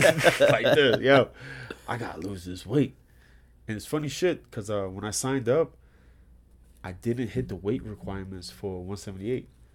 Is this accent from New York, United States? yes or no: yes; New York, United States; No, born and raised in New York.